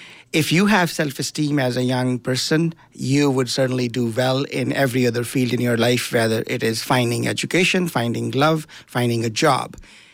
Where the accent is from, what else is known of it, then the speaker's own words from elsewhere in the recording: India; I grew up in India in a very poor household. My mom and dad were refugees from Pakistan.